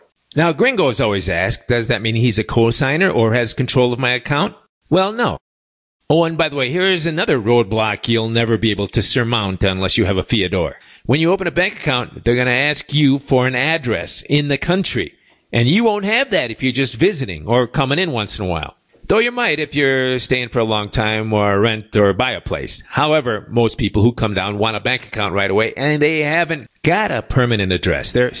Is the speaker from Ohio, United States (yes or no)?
no; Chicago, Illinois, United States; I'm from Chicago, so I like to keep that word ain't alive.